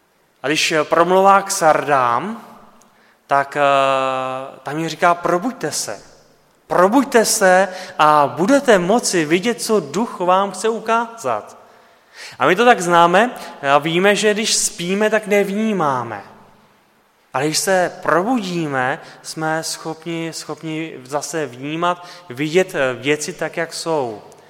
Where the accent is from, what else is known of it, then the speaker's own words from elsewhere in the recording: Pardubice, Pardubice Region, Czechia; my jsme z Pardubic, nejsme z Prahy, nejsme ze Žižkova